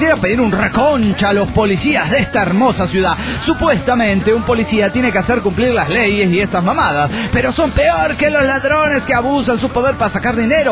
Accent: Morelia, Michoacán, Mexico; de Morelia, Michoacán, México!

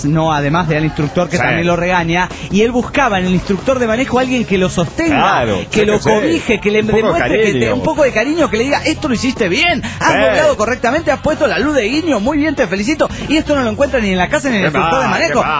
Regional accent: Bowen, Mendoza, Argentina; de Bowen, Mendoza.

